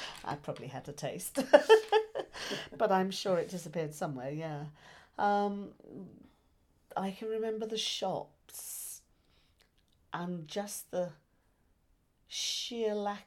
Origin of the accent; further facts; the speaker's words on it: Australia; of course I'm Australian, so I'm used to travelling these huge distances